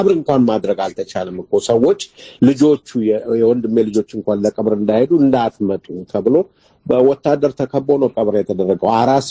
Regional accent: Toke, Oromia, Ethiopia; እኛ ተወልጄ ያደኩት አምቦ አካባቢ ቶኬ የምትባል

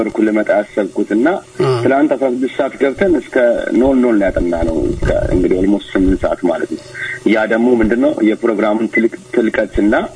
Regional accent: Nazret, Oromia, Ethiopia; እኔ ሙዚቃ እንግዲህ የናዝሬት ልጅ ነኝ

